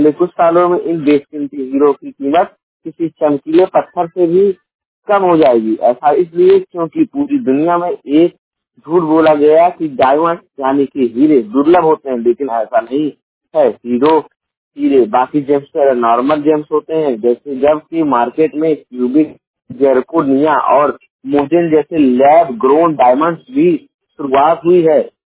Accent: Jaunpur, Uttar Pradesh, India; और उत्तर प्रदेश के जौनपुर जिले का निवासी हूँ

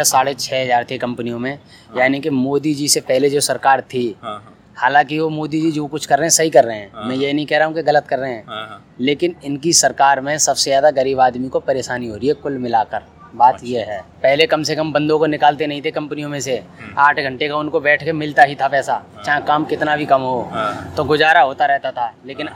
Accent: Mathura, Uttar Pradesh, India; मैं सर मथुरा का रहने वाला हूँ।

